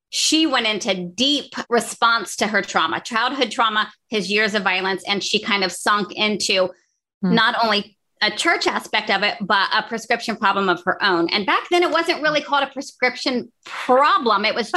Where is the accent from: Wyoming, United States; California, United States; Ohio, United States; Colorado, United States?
Ohio, United States; I am from the Midwest. I'm an Ohio girl. I was raised the youngest of six kids, and I was born into pretty much a family that was in crisis and conflict.